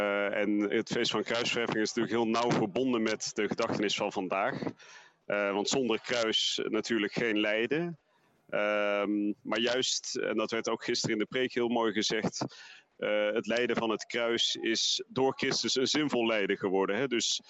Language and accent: Dutch; Netherlands; zeker als wij als Nederlanders onze eigen achtergrond kennen